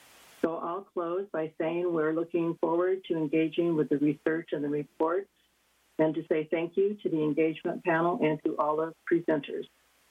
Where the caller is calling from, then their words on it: Arroyo Grande, California, United States; I'm calling from Arroyo Grande. That's where I live. I'm the tribal chair of the YTT, Northern Chumash Tribe